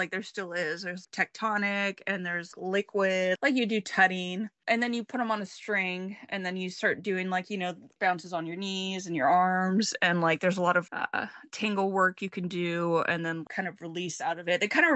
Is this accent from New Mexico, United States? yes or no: yes; New Mexico, United States; I'm from New Mexico, from the desert